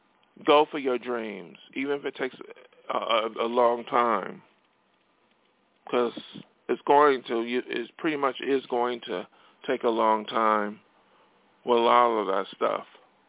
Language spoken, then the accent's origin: English; New York, United States; I grew up in New York State. I did not grow up in California.